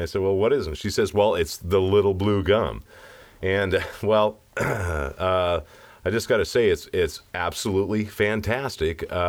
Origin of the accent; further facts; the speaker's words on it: Albuquerque, New Mexico, United States; I'm from Albuquerque.